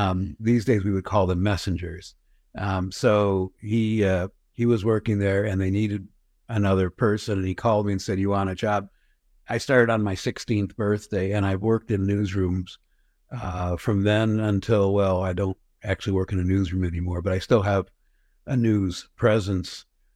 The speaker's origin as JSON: {"language": "English", "town": "Madison", "country": "United States", "tie": "born or raised there", "said": "I grew up in Madison"}